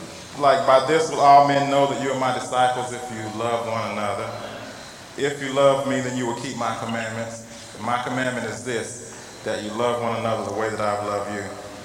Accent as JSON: {"language": "English", "region": "Mississippi", "country": "United States", "tie": "born or raised there", "said": "You know, I grew up in Mississippi in the 60s."}